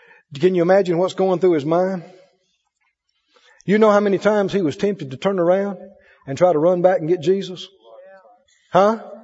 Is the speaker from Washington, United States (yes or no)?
no; Mississippi, United States; I know Arkansas people understand that. I'm from Mississippi.